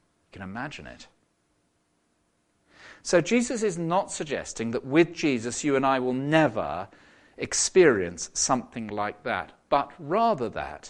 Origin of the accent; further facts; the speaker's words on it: South West England, United Kingdom; I come from the West Country. We sometimes head down to go surfing.